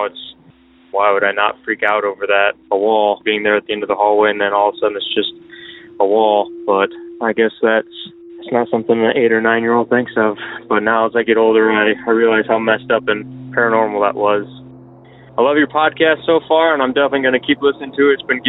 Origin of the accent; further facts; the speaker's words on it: Michigan, United States; I'm from Southern Michigan.